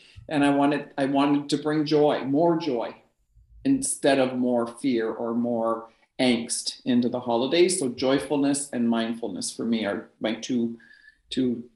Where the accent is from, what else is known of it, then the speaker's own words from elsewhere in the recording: Ontario, Canada; born there; I'm a Canadian, I was born near the Detroit border.